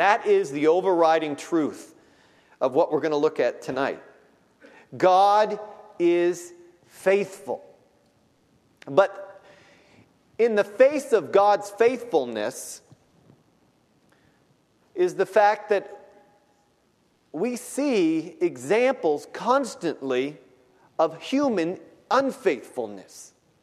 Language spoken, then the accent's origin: English; United States; Even though I grew up in America, I had never really heard the gospel before